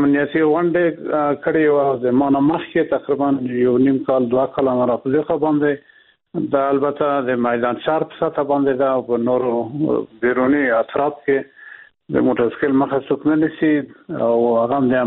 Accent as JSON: {"language": "Pashto", "country": "Afghanistan", "said": "موږ د افغانستان خلک یو او د افغانستان نجزا نه یو"}